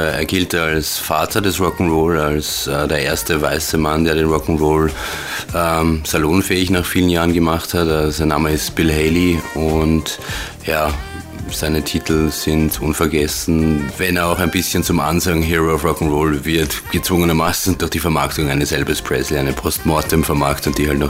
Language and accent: German; Mariazell, Styria, Austria; Ursprünglich bin ich aus Mariazell, also meine Familie kommt aus der Gastronomie, wir haben ein Hotel dort gehabt, den Goldenen Löwen